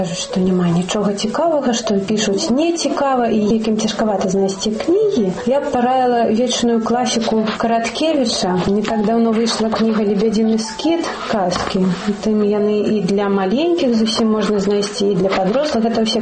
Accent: Ukraine; now in Belarus; допустим, я не беларуска, да, я украінка, ну гэта не важна

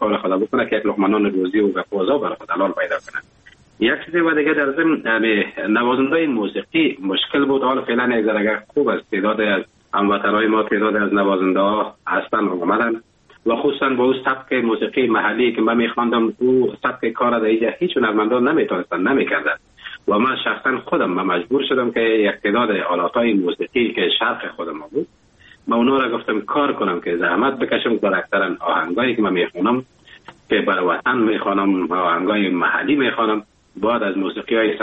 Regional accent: Afghanistan; now in Germany; وقتی زمانی که من از افغانستان بر آمدم به کشور آلمان آمدم

